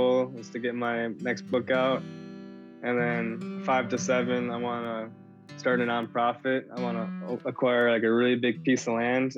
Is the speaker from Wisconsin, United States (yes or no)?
yes; Milwaukee, Wisconsin, United States; now in Minneapolis, United States; I was born and raised in the Milwaukee area. I'm Red Cliff Band Ojibwe, Bear Clan, and I now reside here in Minneapolis